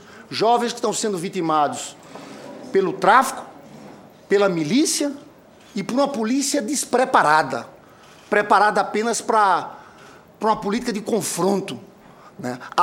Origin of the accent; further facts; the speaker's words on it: Brazil; como brasileiro